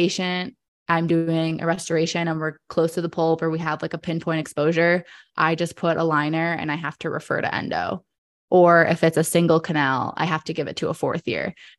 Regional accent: Michigan, United States; But since I'm from Michigan and is in state tuition, I'm saving so much money.

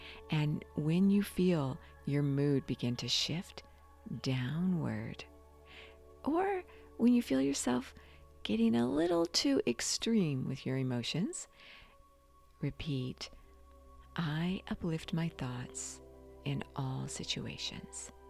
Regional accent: Philippines; By November, the strongest storm in the world hit my hometown in the Philippines, and I wasn't able to contact my family.

